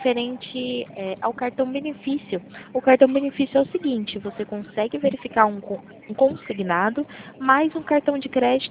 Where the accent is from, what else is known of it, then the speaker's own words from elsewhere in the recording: Limeira, São Paulo, Brazil; eu sou de Limeira mesmo, Limeira, São Paulo.